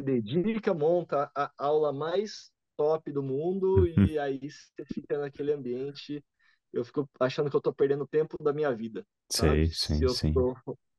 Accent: Americana, São Paulo, Brazil; now in Uberlândia, Brazil; Eu sou de Americana, cara.

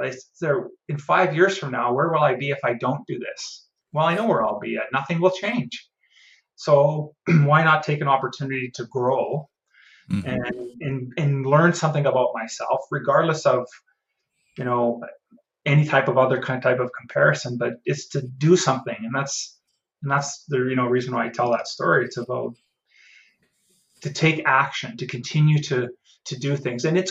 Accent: Saskatchewan, Canada; also born or lived in Manitoba; I lived, I grew up in Saskatchewan and moved to Manitoba to start my career

